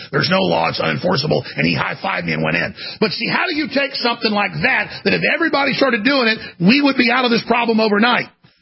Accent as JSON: {"language": "English", "town": "Dallas", "region": "Texas", "country": "United States", "said": "We visited Grandma down here. I'm from Dallas. But I've been here since high school."}